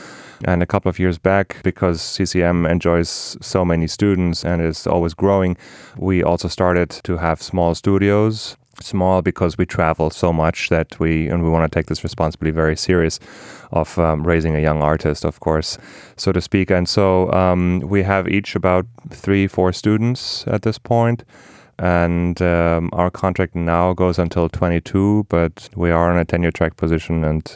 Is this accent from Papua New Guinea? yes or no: no; Munich, Bavaria, Germany; But I was actually born and raised in Munich, Germany.